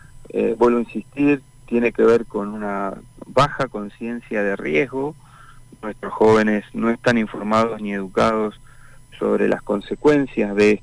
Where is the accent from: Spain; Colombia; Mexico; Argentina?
Argentina; Neuquén; Pero soy neuquino, nací acá.